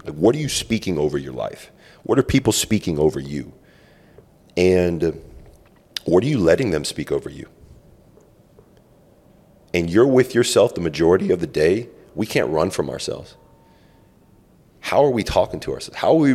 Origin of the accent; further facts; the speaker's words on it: Miami, Florida, United States; regardless of me being Colombian, regardless of me being African-American, like, this is where I'm from Miami, this is my city, and I want you to come down here and respect this.